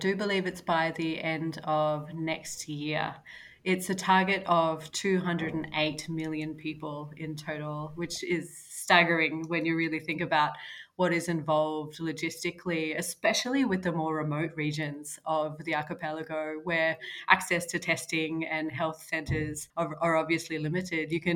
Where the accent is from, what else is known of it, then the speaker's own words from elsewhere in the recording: Australia; As an Australian